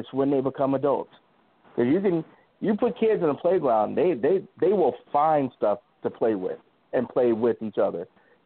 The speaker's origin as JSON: {"language": "English", "town": "Chicago", "region": "Illinois", "country": "United States", "tie": "born or raised there", "said": "I grew up in Chicago."}